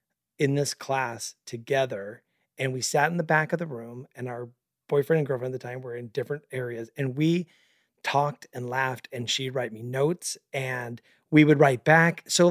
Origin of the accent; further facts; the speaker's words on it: Mesa, Arizona, United States; we both born and raised in Northeast Mesa.